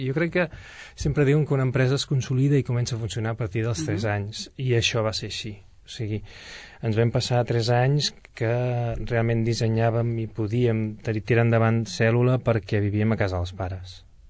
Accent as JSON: {"language": "Catalan", "town": "Sabadell", "region": "Catalonia", "country": "Spain", "said": "jo vaig com a sabadellenc, vaig decidir que el projecte tenia molt més sentit si era sabadellenc."}